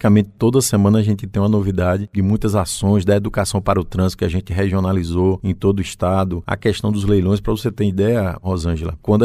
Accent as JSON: {"language": "Portuguese", "region": "Paraíba", "country": "Brazil", "said": "como paraibano a gente tem que trabalhar para poder melhorar o que é nosso"}